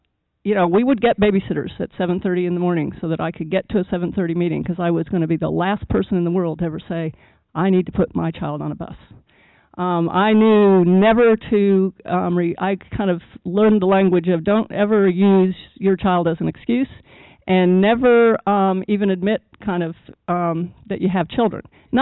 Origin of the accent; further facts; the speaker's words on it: Midwest, United States; I was coming from the Northeast at that point, but grew up in the Midwest, and I am what you see is what you get.